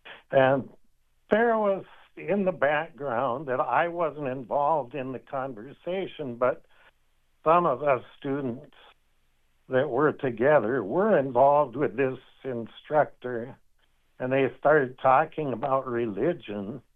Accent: Nebraska, United States; one of those classmates was from my home state, Nebraska.

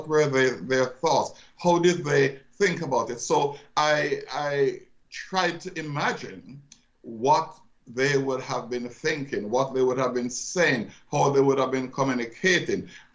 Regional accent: Jamaica; shortly after I left high school, I taught pre-trained at a school in my home country of Jamaica

